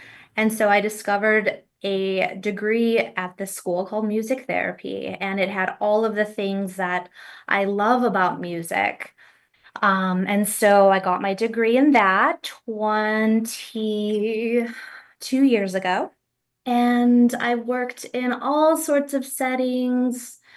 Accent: Chicago, Illinois, United States; So I grew up in Chicago and I started playing piano at the age of 6.

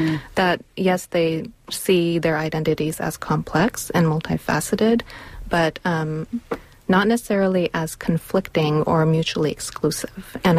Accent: Pakistan; also born or lived in California; now in United States; Yes, they were in Pakistan at that time. And I was raised partially here in California as well.

